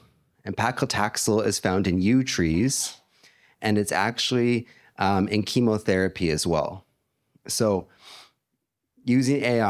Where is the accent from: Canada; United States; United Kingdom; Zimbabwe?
Canada; British Columbia; So I just said in the Downriver dialect of Hunkaminam my name, and that I'm from Musqueam, Simk, and Nkamupalux.